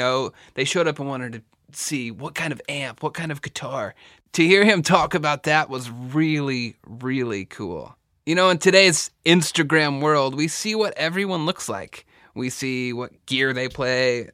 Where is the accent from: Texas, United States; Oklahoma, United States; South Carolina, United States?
Texas, United States; I'm from the South, I'm from Texas, I say Bachman.